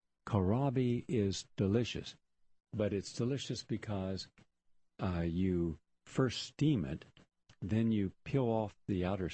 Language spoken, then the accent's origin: English; the South, United States; I grew up in the South. Collard greens are just virtually common there.